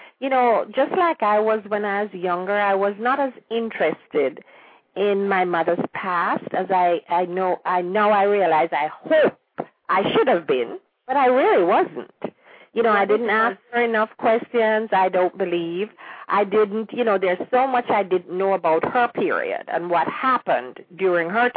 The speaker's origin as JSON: {"language": "English", "country": "Jamaica", "said": "that is something that we had in Jamaica because of our being British"}